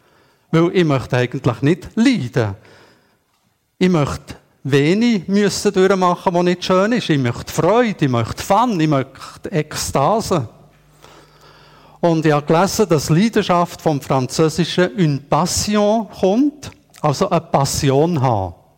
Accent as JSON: {"language": "German", "country": "Switzerland", "said": "wir sind Schweizer, wir sind nicht so temperamentvoll, wir sind keine Südländer."}